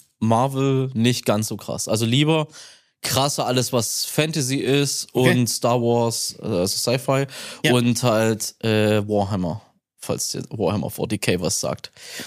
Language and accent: German; Saxony, Germany; moved away as an adult; now in Lucerne, Switzerland; Ich komme eigentlich aus Sachsen, Nähe von Chemnitz, bin da aufgewachsen. Wohne jetzt seit 4,5 Jahren in der Schweiz, in Luzern, also direkt Zentralschweiz, direkt am See dort und Berge. Das ist alles so eingebettet, so Heidiland.